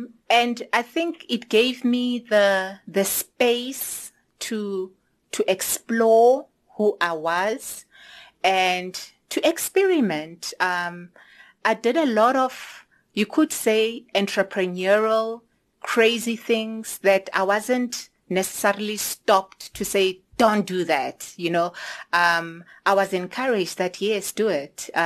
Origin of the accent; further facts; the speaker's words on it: Free State, South Africa; I grew up in the Free State. I was born in Kroonstad.